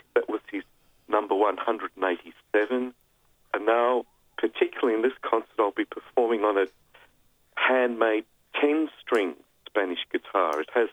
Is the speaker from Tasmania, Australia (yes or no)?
no; Sandringham, Victoria, Australia; I grew up in Sandringham